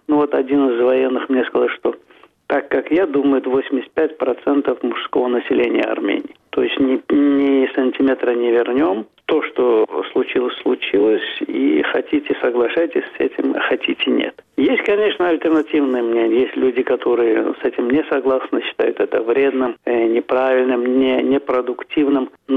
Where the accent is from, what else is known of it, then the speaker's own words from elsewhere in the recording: Azerbaijan; Но когда говорил, что из Азербайджана